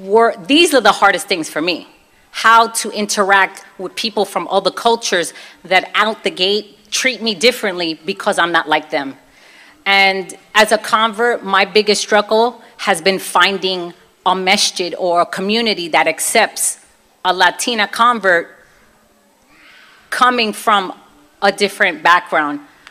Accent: New York, United States; I come from Bronx, Brooklyn street life and corporate life.

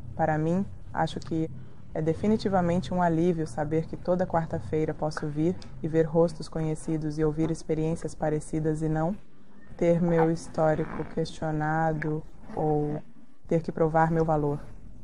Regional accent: New Jersey, United States; Portuguese is a second language; Eu tive a chance de morar no Texas por 1 ano, uma ótima comunidade muçulmana. Eu também morei na minha cidade natal, Nova Jersey, quando eu era professora de escola islâmica lá.

